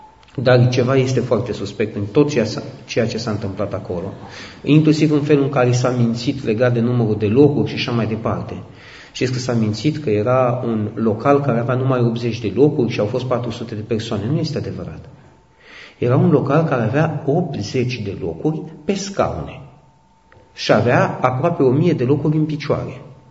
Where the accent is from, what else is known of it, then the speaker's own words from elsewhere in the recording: Bucharest, Romania; eu am fost băiat de cartier, am crescut în Sălăjan